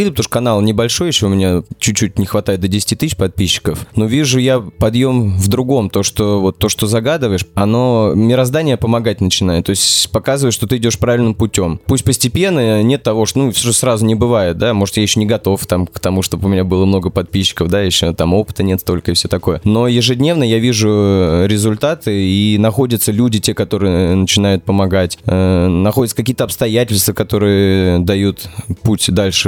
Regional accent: Moscow, Russia; born there; у меня вот, где я родился, в Кунце, в Москве

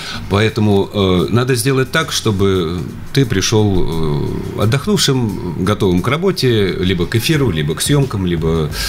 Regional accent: Kemerovo, Kemerovo Oblast, Russia; also born or lived in Omsk; Я кемеровчанин, кратко. Я родился в Омске.

